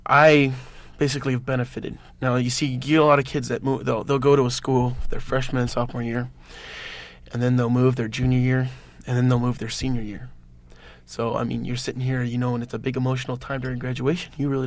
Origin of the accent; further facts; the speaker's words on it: Fort Belvoir, Virginia, United States; born there; also born or lived in Alabama / Kentucky / Washington / California; I was born in Virginia, Fort Belvoir, right outside of D.C. And I've lived all the coasts. I've lived in Virginia, Alabama, Kentucky, Washington State, California, Carmel, and now here.